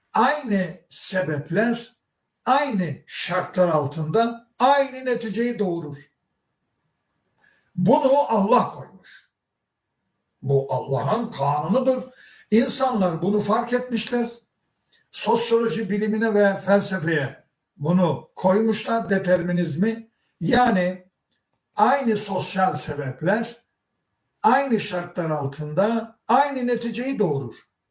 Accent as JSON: {"language": "Turkish", "region": "Rize", "country": "Turkey", "said": "Şimdi ben Karadeniz'de olduğum için bu Rizeli olduğum bilirim."}